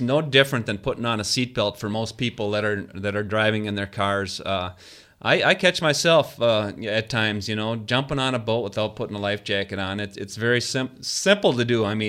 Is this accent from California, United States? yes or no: no; Wisconsin, United States; I am from Wisconsin.